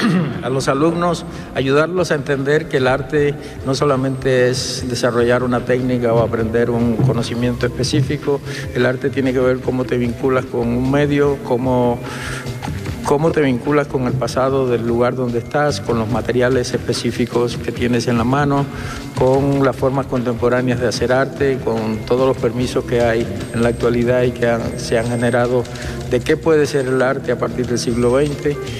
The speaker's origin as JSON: {"language": "Spanish", "country": "Cuba", "tie": "born or raised there", "said": "Yo nací en Cuba, estudié en Cuba, ahí empecé en proyectos educativos"}